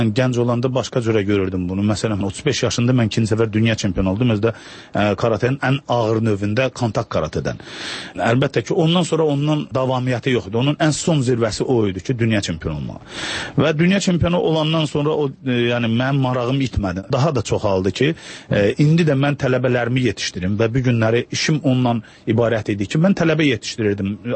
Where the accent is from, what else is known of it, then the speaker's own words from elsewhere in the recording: Ganja, Azerbaijan; Fəxr eləyirəm birincisi Azərbaycanlıyam, ikincisi də fəxr eləyirəm ki, mən Gəncəliyəm. Çünki Gəncə Azərbaycanın ikinci böyük şəhəridir və Gəncədə həddindən artıq çox ziyalılar var, tanınmış insanlar çox çıxıbdır